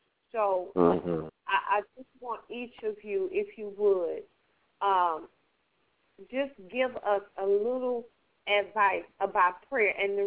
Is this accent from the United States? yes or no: no; Kasarani, Nairobi, Kenya; especially for my listening audience over there in Kenya, in my hometown, Kasarani.